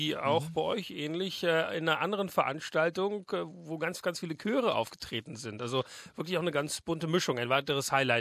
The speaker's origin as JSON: {"language": "German", "country": "Germany", "lives_now": "Australia", "said": "Und wir haben natürlich hier die Herausforderung als Deutsche in Australien, fern der Heimat, dass man sich natürlich nach anderen Gleichgesinnten sehnt, die Sprache sprechen möchte, die Kultur, die Religion ist natürlich da mit dabei für viele."}